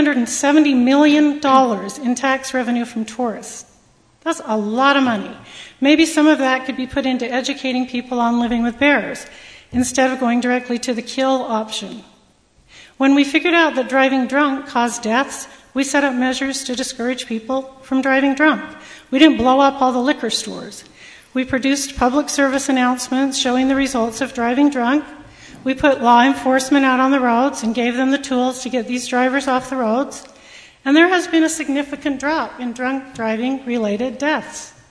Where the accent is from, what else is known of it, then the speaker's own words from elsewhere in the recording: Utah, United States; when coworkers and clients learn I'm from Utah, they all comment on the beauty of our state